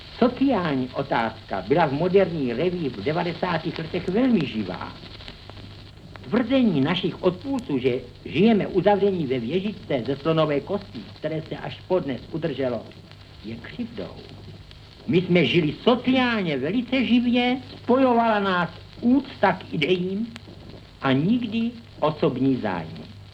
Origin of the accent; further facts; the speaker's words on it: Prague, Czechia; Jsem rodilý Pražan. Nikdy jsem nežil na venkově. Neměl jsem tedy vztahu k půdě. Od nejútlejšího dětství jsem chodil po pražských ulicích